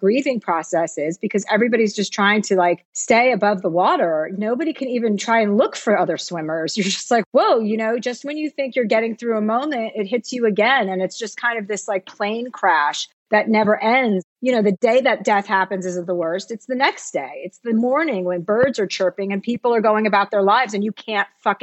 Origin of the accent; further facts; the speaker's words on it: New Jersey, United States; now in California, United States; You know, like I came from New Jersey and I wanted to go live a nice life in California and have a big house.